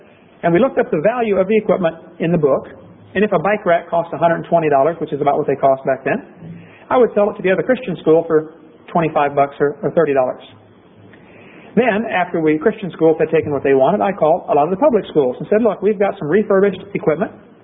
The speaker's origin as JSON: {"language": "English", "town": "Pekin", "region": "Illinois", "country": "United States", "tie": "born or raised there", "said": "When I built a school in Pekin, Illinois, my hometown, I started the school there and developed the whole thing."}